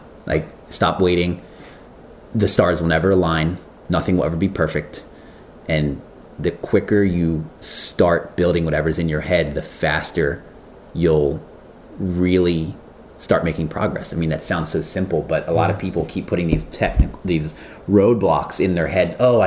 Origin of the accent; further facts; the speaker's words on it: Baltimore, Maryland, United States; now in San Francisco, United States; I grew up in Baltimore.